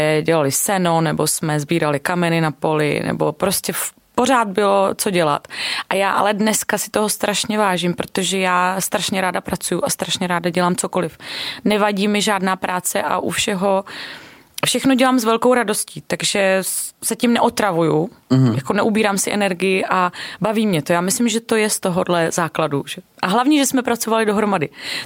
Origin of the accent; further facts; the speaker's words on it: Vidov, South Bohemian Region, Czechia; A přesně pocházím z vesnice Vidov u Českých Budějovic, která je asi 7 kilometrů zhruba od centra. A je to taková malá vesnice, máme tam asi 600 obyvatel a já jsem teda, musím říct, vyrostla přesně na statku